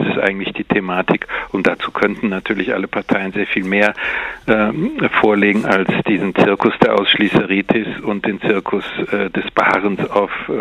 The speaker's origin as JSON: {"language": "German", "town": "Cologne", "region": "North Rhine-Westphalia", "country": "Germany", "tie": "born or raised there", "said": "ich bin beispielsweise in Westfalen geboren und in Köln aufgewachsen. Ich fühle mich eigentlich schon als so ein Bindestrich Nordrhein-Westfale"}